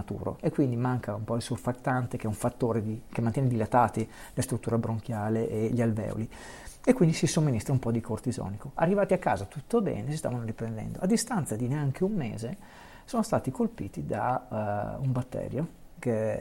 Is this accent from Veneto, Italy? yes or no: yes; Veneto, Italy; Io da Veneto, quando sono arrivato a chiedere il primo caffè al bar